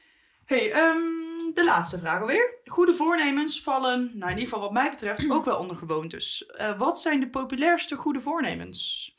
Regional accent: Holland, Netherlands; Nee, ik ben gewoon een Hollander.

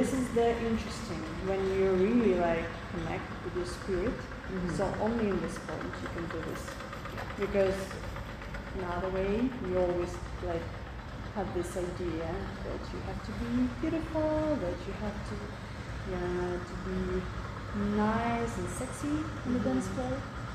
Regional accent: Russia; English is a second language; It was in Soviet Union, you know, I'm from Russia.

